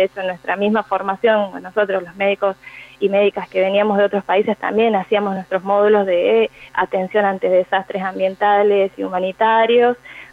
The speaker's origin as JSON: {"language": "Spanish", "town": "Embarcación", "region": "Salta", "country": "Argentina", "moved": "yes", "said": "yo para poder estudiar medicina tenía que salirme de allá de Embarcación, de donde soy yo"}